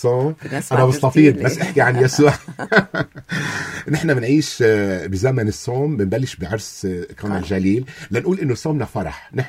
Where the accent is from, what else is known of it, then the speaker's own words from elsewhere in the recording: Beqaa, Lebanon; هو بيكون مثلا من الشمال انا من البقاع